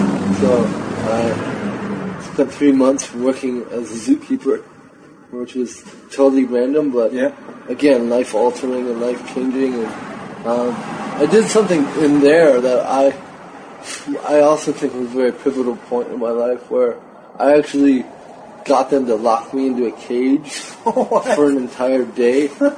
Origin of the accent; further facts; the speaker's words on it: St. Paul, Minnesota, United States; born or raised there; also born or lived in Cameroon / Senegal